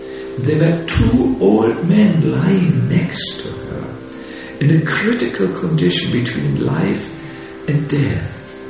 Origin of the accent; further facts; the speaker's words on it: Karnataka, India; also born or lived in Maharashtra / Gujarat / Vrindavan; I was born in South India. I grew up in Karnataka and grew further in Maharashtra. From there I went to Gujarat, and there I grew old, really old.